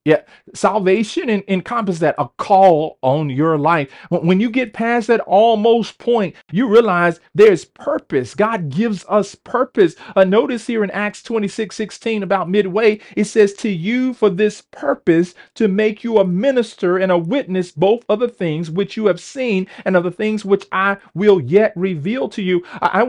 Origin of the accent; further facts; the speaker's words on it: McLeansville, North Carolina, United States; I remember I grew up in McLeansville, North Carolina, off of Huffine Mill Road, Hicon Road area.